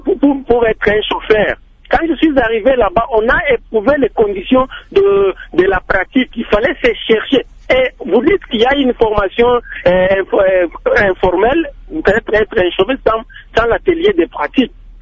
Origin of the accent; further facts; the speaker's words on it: Fungurume, Lualaba, DR Congo; les études ici chez nous au Congo, s'organisent à la forme de la Belgique.